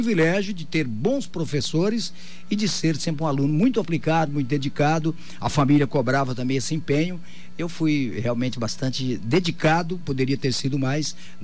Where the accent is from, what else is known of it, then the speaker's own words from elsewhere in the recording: Belo Horizonte, Minas Gerais, Brazil; born there; Bom, eu nasci em Belo Horizonte, estado de Minas Gerais, no ano de 1957, de uma família realmente humilde